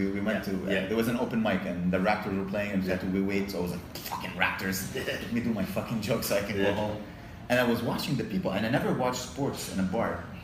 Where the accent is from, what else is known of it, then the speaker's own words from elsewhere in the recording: Lebanon; I grew up in Lebanon during war, you know.